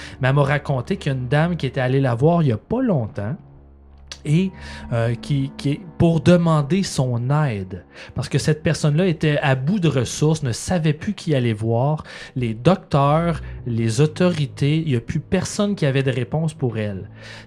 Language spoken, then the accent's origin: French; Laval, Quebec, Canada; moi j'ai grandi à Laval.